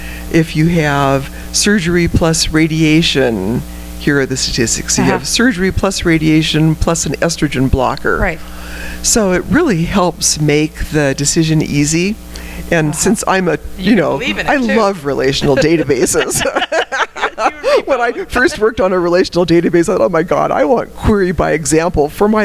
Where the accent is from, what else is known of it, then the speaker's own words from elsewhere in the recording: California, United States; You know, I grew up in California in a little town where it's all sort of college educated. It's a bedroom community for people that work in the city or Oakland.